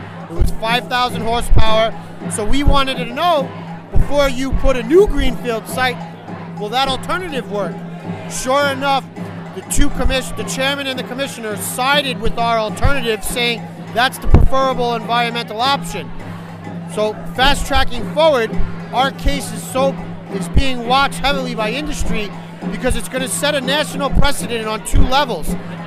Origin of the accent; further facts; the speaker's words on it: New York, United States; I'm from Orange County, New York